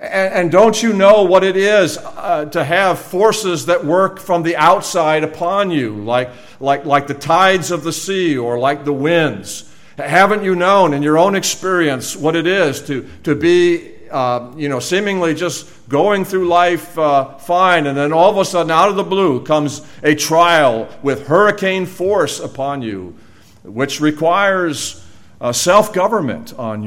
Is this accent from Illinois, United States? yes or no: yes; Illinois, United States; I grew up near Chicago, and every October 8th, we commemorated in the Chicagoland area the Great Chicago Fire of 1871.